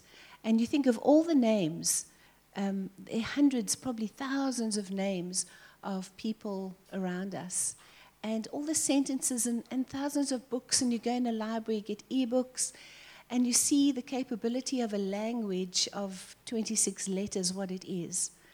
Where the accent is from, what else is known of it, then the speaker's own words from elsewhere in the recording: Cape Town, Western Cape, South Africa; I'm from Tableview, and Arthur and I have been doing God for 44 years